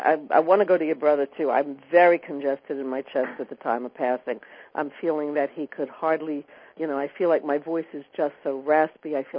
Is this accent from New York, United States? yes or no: yes; Brooklyn, New York, United States; accent: New York; Well, I've got one of those also, because I was born and raised in Brooklyn.